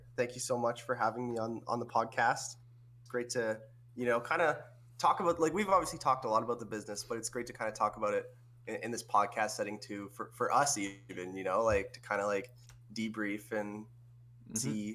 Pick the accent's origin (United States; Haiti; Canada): Canada; Brandon, Manitoba; born there; I was born in Brandon, Manitoba. Now, I don't know how many people know about Manitoba.